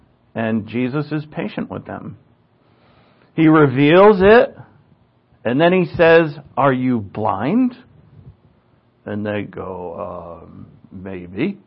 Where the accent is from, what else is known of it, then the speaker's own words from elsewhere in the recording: Providence, Rhode Island, United States; I guess I grew up in the Catholic Church and I see these guys in the paintings in Blessed Sacrament Church on Mount Pleasant Avenue in Providence, Rhode Island.